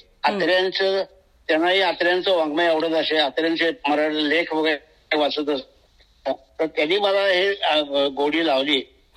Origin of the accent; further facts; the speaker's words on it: Koregaon, Maharashtra, India; मी राहणारा मूळचा कोरेगावचा, म्हणजे सातारा जिल्ह्यामध्ये कोरेगाव आहे, त्या कोरेगावचा राहणारा. कोरेगाव हे तालुक्याचं ठिकाण